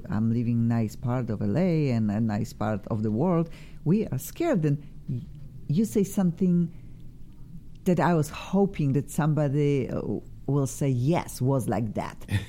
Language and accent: English; Poland; English is a second language; I am from Poland